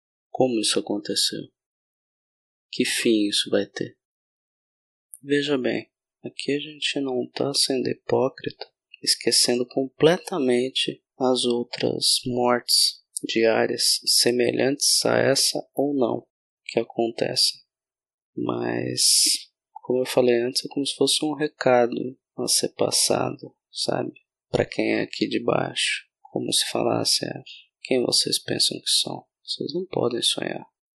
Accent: São Paulo, Brazil; Bom, vocês sabem, eu sou de São Paulo.

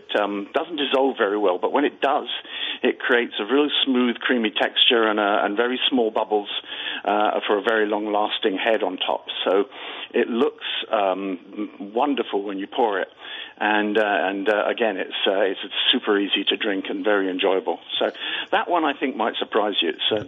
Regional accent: Scotland, United Kingdom; But beers I drank growing up in Scotland weren't necessarily sweet.

